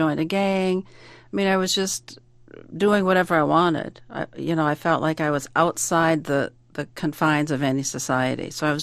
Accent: Seattle, Washington, United States; moved away; I left the West Coast, where I grew up in Seattle, and I moved to the Midwest

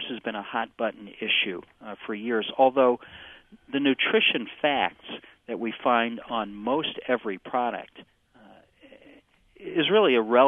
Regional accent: New England, United States; I grew up in New England where we had Friendly's, Friendly ice cream shops that had the best big beef.

